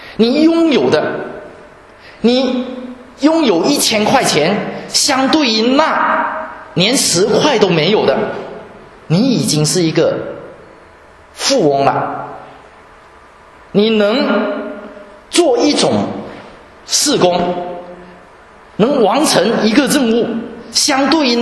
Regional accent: Guangdong, China; 那简直是我们广东人说湿湿水，小毛毛雨而已

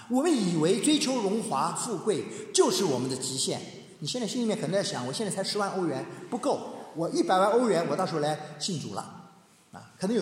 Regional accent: China; moved away; 我今天不回中国几年不回去了，为什么呢？我没赚够足够的钱，我衣锦还乡啊。

